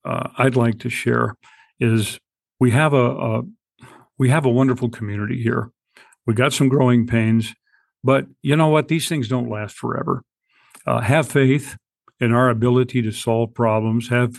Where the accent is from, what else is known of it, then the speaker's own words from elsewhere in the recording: Washington, United States; And of course, I came from Northwest Washington State.